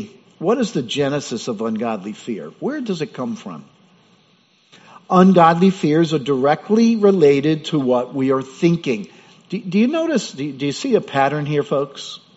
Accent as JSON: {"language": "English", "region": "New York", "country": "United States", "said": "And of course, we're from New York."}